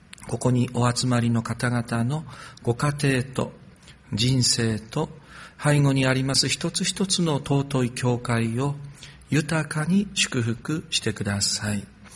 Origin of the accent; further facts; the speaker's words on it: Yamagata, Japan; 私の故郷の山形の樹氷蔵王を見に行ったのはよかったんですけれども